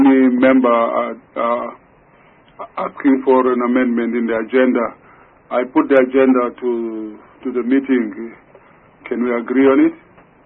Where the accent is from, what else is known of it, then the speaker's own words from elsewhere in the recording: KwaZulu-Natal, South Africa; Mamkize, I'm not just from Gauteng, I'm from KZN, so Mosh.